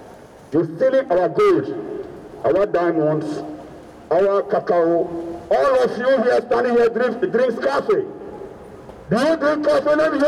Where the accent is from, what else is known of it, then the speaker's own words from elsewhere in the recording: Accra, Greater Accra, Ghana; now in Freiburg, Germany; I come from Ghana, Accra.